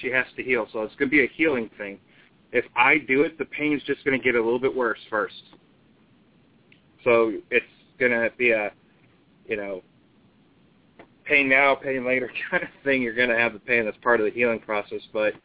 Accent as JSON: {"language": "English", "town": "Buffalo", "region": "New York", "country": "United States", "said": "Well, I'm from Buffalo, New York, but it's funny you should mention that because I'm moving up north as soon as I'm done with school."}